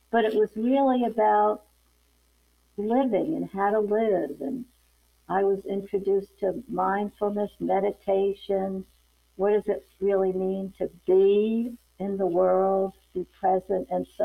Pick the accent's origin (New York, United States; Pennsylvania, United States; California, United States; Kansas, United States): New York, United States; Long Island; I'm from Long Island and I went to school outside Philadelphia, Villanova, and I'm on their board now too.